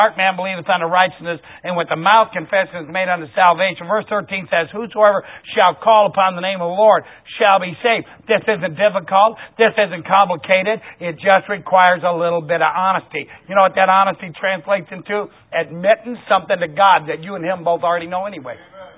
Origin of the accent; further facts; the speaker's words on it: Ohio, United States; I'm from Ohio, and I'm not the only one in this room either that's from Ohio. And I tell you something about the Midwest.